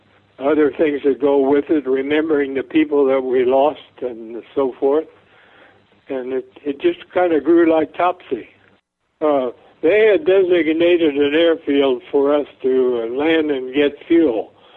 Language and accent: English; Dayton, Ohio, United States; Well, I was born and raised in Dayton, and Dayton at that time was the site of the McCook Field